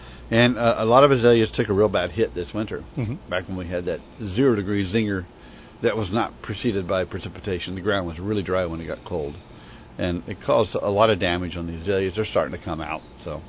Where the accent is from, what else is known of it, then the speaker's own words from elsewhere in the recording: Chicago, Illinois, United States; But when I'm here, as a kid growing up in Chicago, we had Rose of Sharon's, and they were very hardy up there, too.